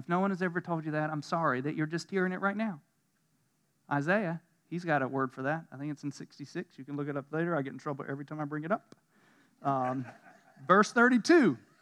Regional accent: United States; and I'm American, I vote and I want certain things.

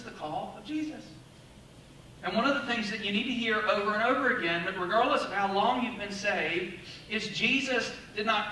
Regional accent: North Carolina, United States; I grew up in the South. Like, I'm from North Carolina originally, Central North Carolina.

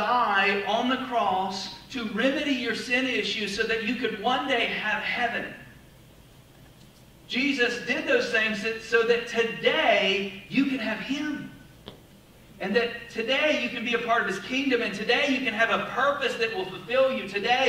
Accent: North Carolina, United States; I grew up in the South. Like, I'm from North Carolina originally, Central North Carolina.

